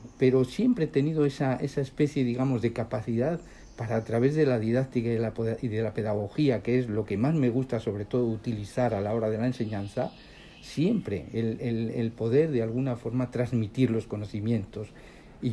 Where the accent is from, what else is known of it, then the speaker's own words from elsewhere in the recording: Santurtzi, Basque Country, Spain; yo vengo de España, vengo de Santurce, es un puerto pesquero en Euskadi, en el País Vasco.